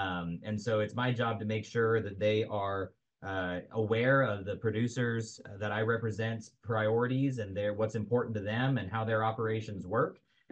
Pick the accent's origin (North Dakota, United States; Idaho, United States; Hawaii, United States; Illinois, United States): Idaho, United States; So I am originally from Southern Idaho. I grew up on a small cow-calf operation there south of Twin Falls, raising predominantly black-bally cattle.